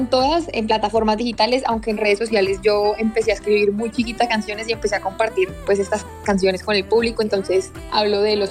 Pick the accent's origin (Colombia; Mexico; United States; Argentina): Colombia; Manizales, Caldas; yo soy de Manizales y pues tengo en la mira las ferias de Manizales. Amo volver a Manizales